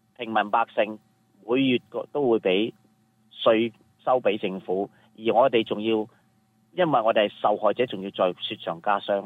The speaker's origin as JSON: {"language": "Cantonese", "country": "China", "moved": "as an adult", "lives_now": "United States", "said": "我嚟咗美国四十几年，我觉得我哋中国人系一个好勤力、好勤奋嘅民族嚟嘅"}